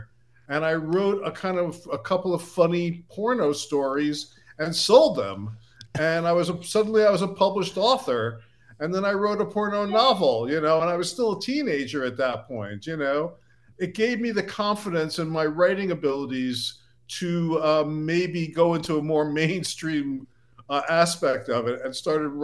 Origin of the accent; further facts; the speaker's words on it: Brooklyn, New York, United States; You know, I was from Brooklyn.